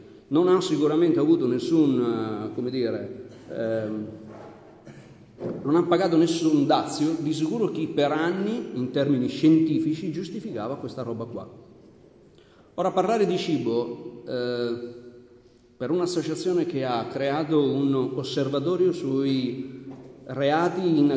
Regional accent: Sicily, Italy; anche nel nostro Piemonte, poi lo dico nostro, io da siciliano comunque

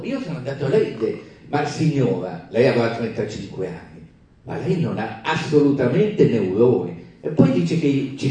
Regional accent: Calabria, Italy; accent: Calabrian; io sono calabrese, adesso sono arrivato all'università, mi prendono tutti in giro, perché parlo calabrese

